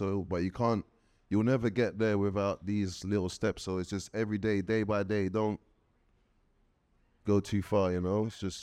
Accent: Nigeria; now in United Kingdom; I've always thought this being a Nigerian, living in the UK, I just feel like I'm in my house. It feels Nigerian, it smells Nigerian, you know what I mean?

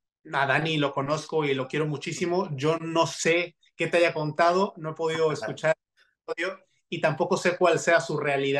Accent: Tuxtla Gutiérrez, Chiapas, Mexico; de Tuxtla, yo crecí en Chiapas y hacia allá voy porque me gusta regresar

